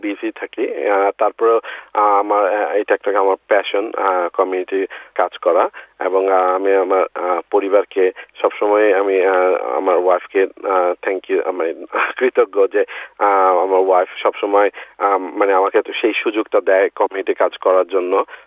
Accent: Bangladesh; আমার জানা মতে জি, আমি প্রথম বাংলাদেশি এই অ্যাওয়ার্ডটা পেয়েছি।

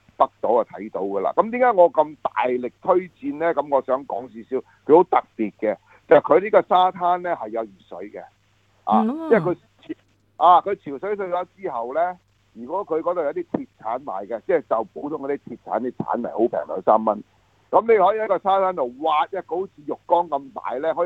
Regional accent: Sydney, New South Wales, Australia; 或者我哋澳洲人 雪梨人

